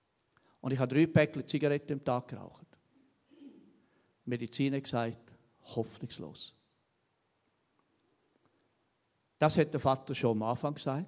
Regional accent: Obersaxen, Graubünden, Switzerland; Ich komme aus dem Bündner Oberland, Obersachsen.

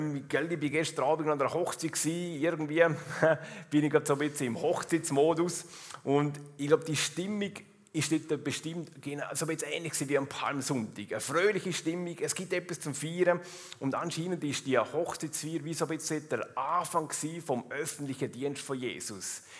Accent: Liechtenstein; accent: Liechtenstein dialect; Ihr versteht meinen Liechtensteiner Dialekt. Ich muss mich gar nicht bemühen, um irgendwie anders zu reden. Ich kann einfach so schwätzen, wie ich gewöhnt bin von daheim.

